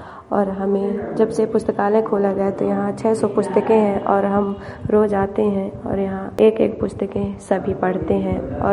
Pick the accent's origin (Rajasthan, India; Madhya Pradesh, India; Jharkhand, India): Madhya Pradesh, India; Patna Kala; मैं सतना की हूँ, ब्लॉक मझगावां, ग्राम पटना कला की रहने वाली हूँ।